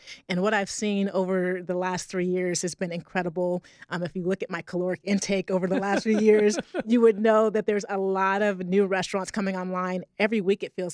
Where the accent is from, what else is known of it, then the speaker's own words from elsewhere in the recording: Mountain Home, Idaho, United States; So I grew up in Mountain Home and had been away for 20 years.